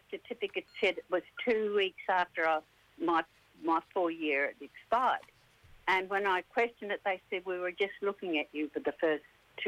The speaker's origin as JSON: {"language": "English", "town": "Darwin", "region": "Northern Territory", "country": "Australia", "tie": "born or raised there", "said": "Yeah, I grew up in Darwin, but I haven't always lived here."}